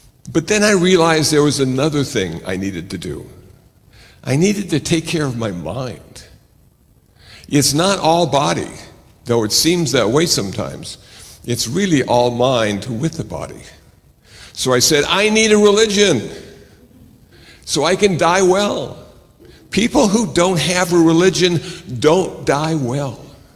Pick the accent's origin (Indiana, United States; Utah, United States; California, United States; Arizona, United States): Arizona, United States; Phoenix; also born or lived in Iowa / Milwaukee, Wisconsin; Now, I was born in Iowa, and apparently there's a pretty good women's basketball team out there now. And then I was raised in Phoenix, Arizona, when it was cool to be in Phoenix, Arizona.